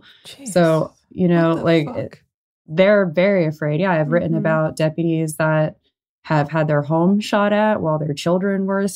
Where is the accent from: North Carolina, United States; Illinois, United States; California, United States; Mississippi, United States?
California, United States; Irvine; born there; I was born in Irvine, California, which is a very boring suburb in Orange County.